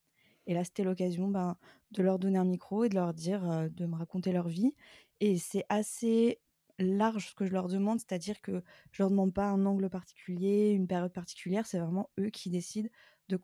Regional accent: Grand Est, France; j'ai 32 ans, je suis alsacienne et je vis près de Strasbourg.

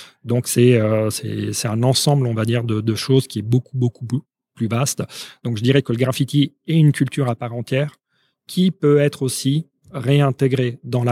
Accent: Rome, Lazio, Italy; moi, j'ai grandi à Rome, en Italie.

